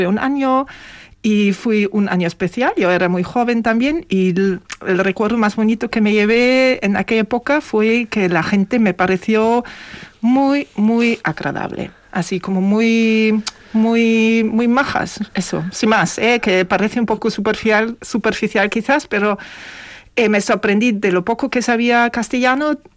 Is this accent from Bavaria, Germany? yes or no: yes; Bavaria, Germany; Spanish is a second language; now in Spain; cuando yo vine de Baviera, que Baviera también es una zona muy tradicional, muy, muy folclórica, por decirlo.